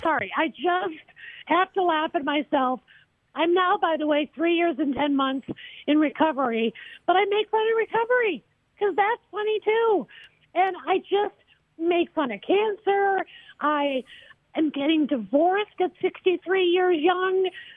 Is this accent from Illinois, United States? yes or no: yes; Chicago, Illinois, United States; now in Los Angeles, United States; I'm a Chicagoan. So I was raised on worshiping Second City.